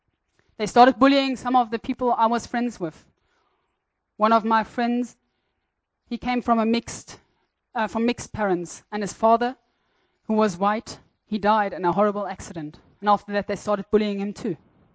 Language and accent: English; Windhoek, Khomas, Namibia; also born or lived in Germany; I was born in Germany. When I was three, we moved to Namibia because my father is Namibian. And I grew up in Windhoek.